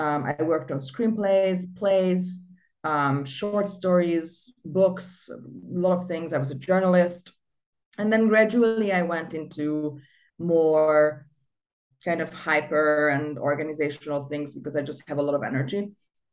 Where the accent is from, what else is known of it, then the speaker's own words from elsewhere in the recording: Budapest, Hungary; My background, so I'm originally Hungarian. I grew up in Budapest, which is the capital of Hungary. It's a very nice Central Eastern European city with a lot of 19th century and early 20th century buildings and art.